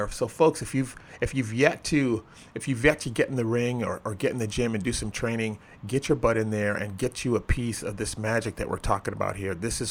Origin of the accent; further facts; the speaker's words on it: Chicago, Illinois, United States; now in Los Angeles, United States; You know, I'm from Chicago as well. I'm out in Los Angeles now.